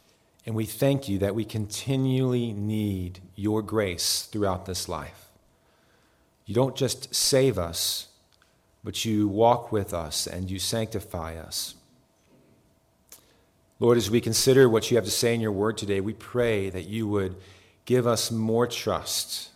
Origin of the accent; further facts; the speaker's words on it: Raleigh, North Carolina, United States; A little bit about me, I grew up in the Raleigh area, and friends started taking me to church when I was 15 or 14.